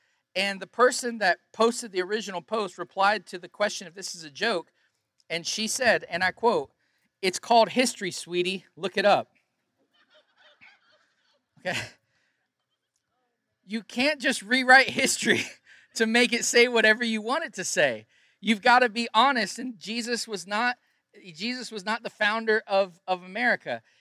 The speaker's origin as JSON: {"language": "English", "town": "Virginia Beach", "region": "Virginia", "country": "United States", "said": "When I meet people outside of Virginia, I have to say I'm from Virginia Beach, because that's the only thing that people know in our area."}